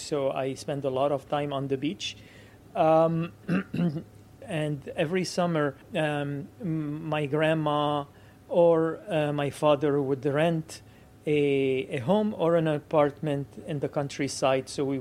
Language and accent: English; Beirut, Beirut Governorate, Lebanon; now in Canada; So, I was born in Beirut, which is the capital of Lebanon. I was an only child.